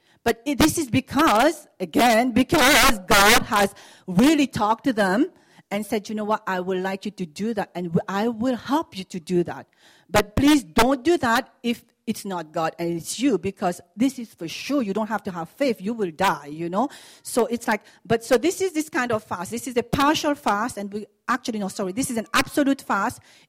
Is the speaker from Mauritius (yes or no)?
yes; Mauritius; born there; I happen I was born in Mauritius